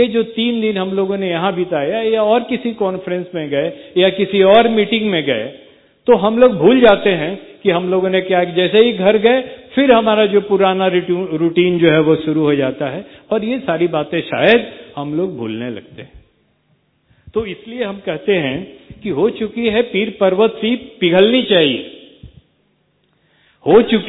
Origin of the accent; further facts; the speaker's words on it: Bihar, India; मैं बिहार से आया हूँ। बिहार में एक जिला है जहानाबाद।